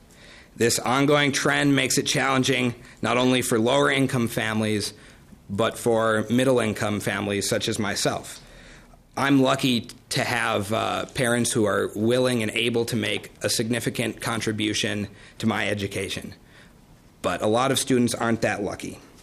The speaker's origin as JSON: {"language": "English", "town": "Grand Rapids", "region": "Minnesota", "country": "United States", "tie": "born or raised there", "also_born_or_lived": "St. Paul", "said": "I was born in St. Paul, but grew up in Grand Rapids, which is where I call home."}